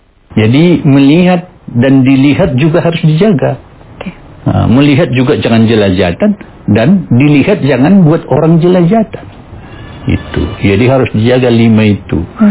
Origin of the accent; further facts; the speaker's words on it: North Sumatra, Indonesia; Karena kan kami Batak, pakai ulosnya ulos Batak, bahasanya bahasa Batak, dan musik tradisinya musik Batak, kondang Batak.